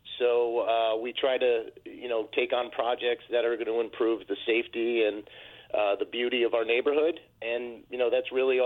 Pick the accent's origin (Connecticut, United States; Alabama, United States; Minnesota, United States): Connecticut, United States; Fairfield; Yeah, well, so like you, I grew up in Fairfield